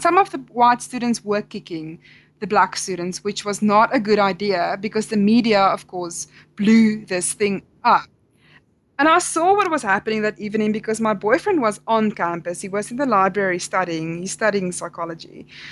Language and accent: English; Bloemfontein, Free State, South Africa; I'm from Bloemfontein, so that's kind of in the center of South Africa